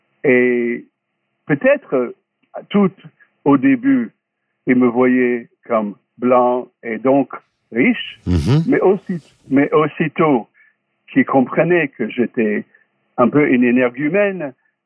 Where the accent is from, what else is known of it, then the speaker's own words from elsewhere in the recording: Kentucky, United States; Je dois dire que même chez moi dans le Kentucky, j'étais un grand rebelle contre la ségrégation et contre la maltraitance des Noirs.